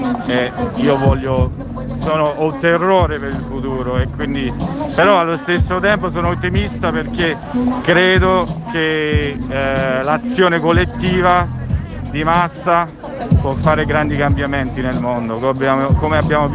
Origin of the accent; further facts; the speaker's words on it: United States; Italian is a second language; io sono americano